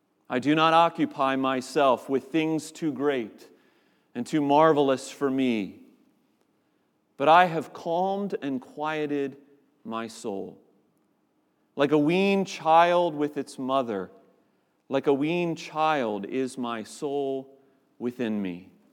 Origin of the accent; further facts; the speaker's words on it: East Coast, United States; My wife and I grew up in the East Coast